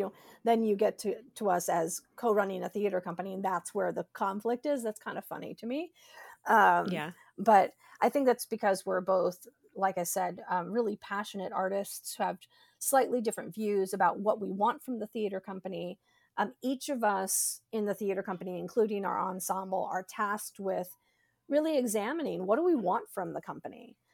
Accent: San Diego, California, United States; I'm from California originally, although prior to the age of 8, I traveled around all over the place because my father was in the military, mm-hmm. but we settled in California when I was 8.

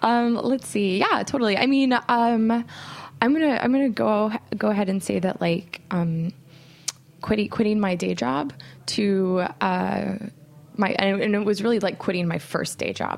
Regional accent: Oklahoma, United States; also born or lived in Kansas; I grew up mostly in Oklahoma. My family now lives in Fargo, where the entire rest of my family resides.

